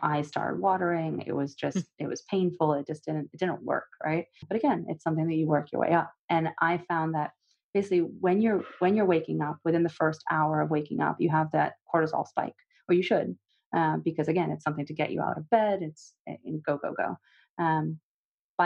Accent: Russia; I'm personally, you know, fair skinned. I'm from Russia originally.

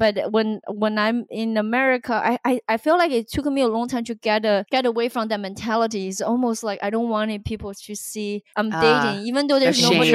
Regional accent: China; English is a second language; now in United States; when I grew up in China, I was totally tomboy

